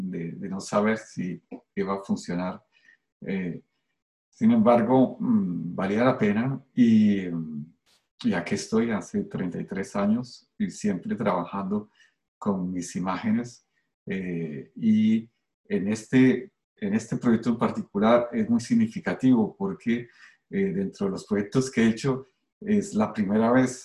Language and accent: Spanish; Colombia; moved away as an adult; now in Canada; lo que hacía en Colombia, de donde vengo y donde trabajaba para diarios y revistas.